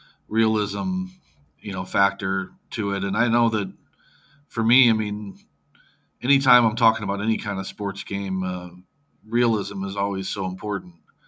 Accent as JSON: {"language": "English", "town": "St. Louis", "region": "Missouri", "country": "United States", "said": "I mean, I'm from St. Louis. So you have no choice but to be a Cardinal fan."}